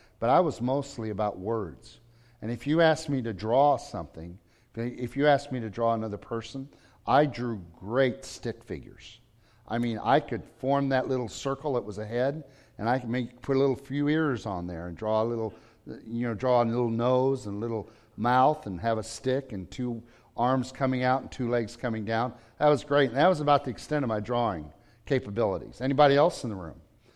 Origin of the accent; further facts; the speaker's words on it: United States; because I was raised in America and I was taught by American teachers